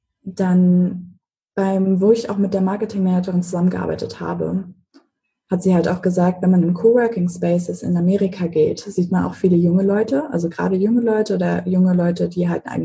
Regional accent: Mecklenburg-Vorpommern, Germany; Also ich komme ursprünglich aus Mecklenburg

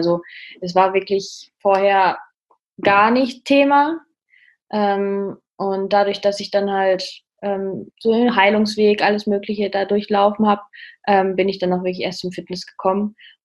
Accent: North Rhine-Westphalia, Germany; Ja, ich komme aus dem Münsterland

